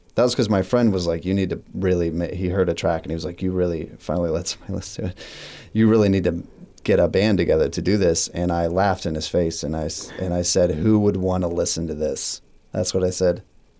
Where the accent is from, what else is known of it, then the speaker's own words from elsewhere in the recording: Virginia, United States; also born or lived in Ohio; I was born in Virginia. I was raised between Virginia, Ohio, West Virginia.